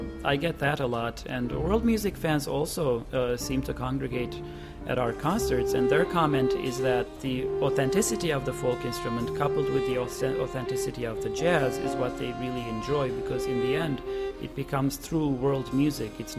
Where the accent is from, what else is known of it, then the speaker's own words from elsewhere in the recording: Beirut, Beirut Governorate, Lebanon; also born or lived in Cyprus; Well, I was born in Cyprus. I grew up in Beirut in the 70s and 80s.